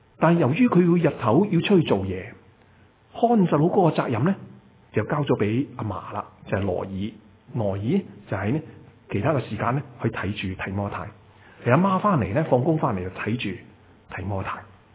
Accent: China; 我们中国人的社会当中，我们的名字其实都讲出是爸爸妈妈对我们的那个期望

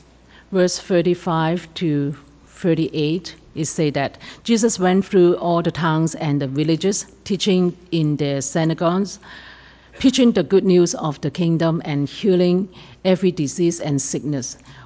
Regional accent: Toronto, Ontario, Canada; also born or lived in Thailand; I'm from Toronto, and how long ago? I have been back for 8 years.

